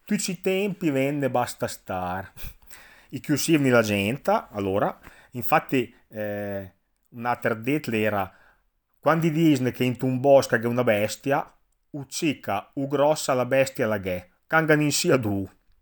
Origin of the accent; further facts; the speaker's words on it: Castelnuovo, Emilia-Romagna, Italy; Però io sono nato e cresciuto a Castelnuovo. Mia mamma è del mar, un paese sotto la Preda, e mio padre è alla bordo del Meuse, una borgata vicino a Rusan. In casa abbiamo sempre parlato al dialetto